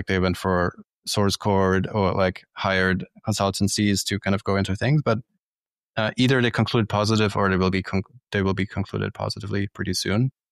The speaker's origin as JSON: {"language": "English", "country": "Germany", "said": "I'm originally from Germany."}